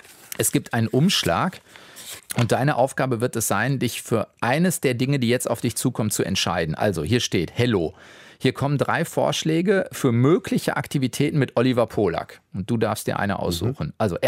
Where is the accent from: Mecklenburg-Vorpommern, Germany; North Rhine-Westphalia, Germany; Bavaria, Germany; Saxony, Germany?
North Rhine-Westphalia, Germany; Dortmund; also born or lived in Recklinghausen; ich bin in Recklinghausen geboren, ich bin aber in Dortmund aufgewachsen.